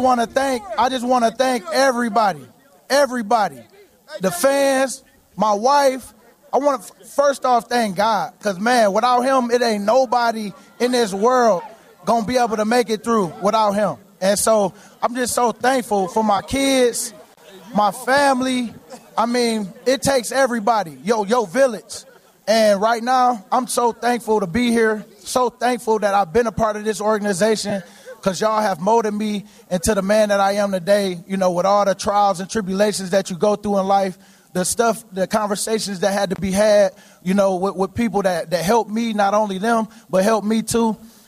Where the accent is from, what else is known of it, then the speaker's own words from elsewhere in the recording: Philadelphia, Pennsylvania, United States; And y'all, we're from Philly.